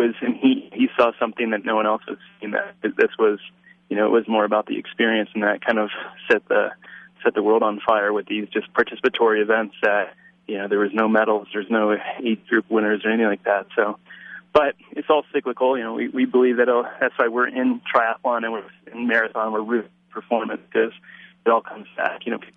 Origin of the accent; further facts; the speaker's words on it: Michigan, United States; now in Boulder, United States; I'm from Michigan originally, so I kind of missed four seasons.